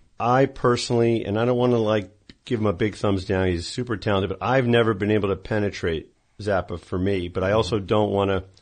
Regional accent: New Jersey, United States; this is just because I am from Jersey.

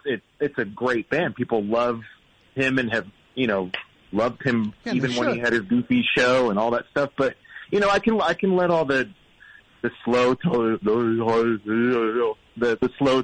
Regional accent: Florida, United States; I'm from Florida.

